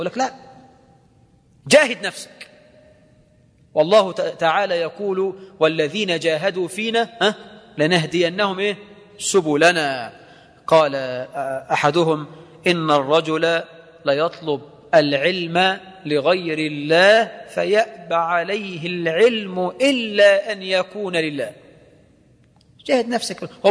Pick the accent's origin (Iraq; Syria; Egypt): Egypt